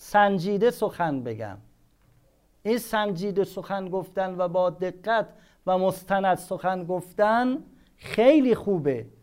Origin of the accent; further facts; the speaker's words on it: Isfahan, Iran; ما اصفهانیم اما میشنویم